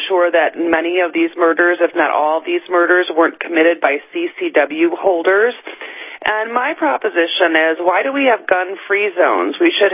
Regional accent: Chicago, Illinois, United States; because I hail from Chicago

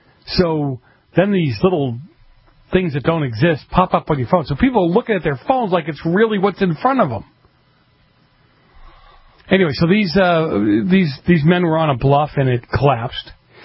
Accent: Boston, Massachusetts, United States; Again, I grew up in Boston. We took subways everywhere.

